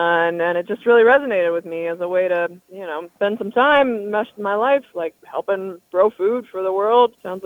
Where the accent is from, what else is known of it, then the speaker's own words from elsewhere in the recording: Sacramento, California, United States; You know, I grew up in Sacramento and a little bit in rural West Sac, Yolo County on the river.